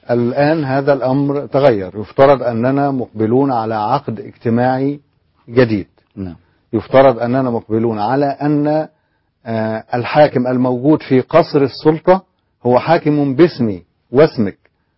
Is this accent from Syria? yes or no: no; Upper Egypt, Egypt; وأنا صعيدي ومن قرية صعيدية